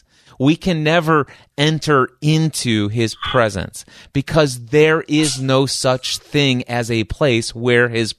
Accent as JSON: {"language": "English", "town": "Fort Knox", "region": "Kentucky", "country": "United States", "tie": "born there", "said": "Oh, I was born in Fort Knox."}